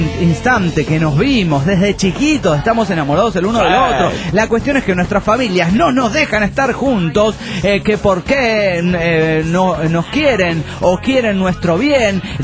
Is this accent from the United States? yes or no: no; Chalatenango, El Salvador; Resulta que vivo frente de la casa de la autoridad más alta de la Iglesia Católica de mi pueblo en Chalatenango, El Salvador.